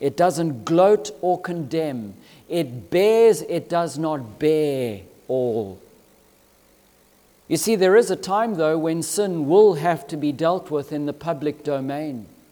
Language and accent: English; Zimbabwe; when I grew up in Zimbabwe, I grew up believing from the very bottom of my heart that I was a Christian.